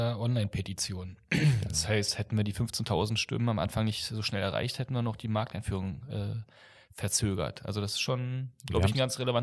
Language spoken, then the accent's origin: German; East Germany, Germany; wir kommen auch aus dem Osten.